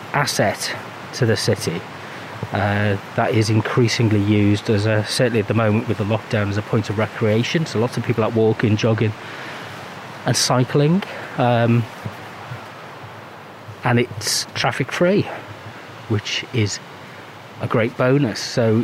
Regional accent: Liverpool, North West England, United Kingdom; now in Leicester, United Kingdom; as I'm originally from Liverpool

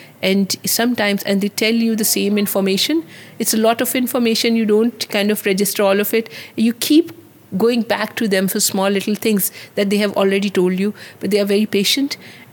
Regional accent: Pakistan; now in Leicester, United Kingdom; I come from, I'm from Pakistan, a middle-aged kind of woman.

